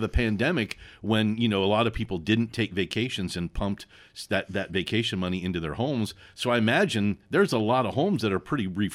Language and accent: English; Mount Vernon, Ohio, United States; It's just like, I grew up in Mount Vernon, Morrow County, you know, up toward Mansfield, used to be the same kind of way.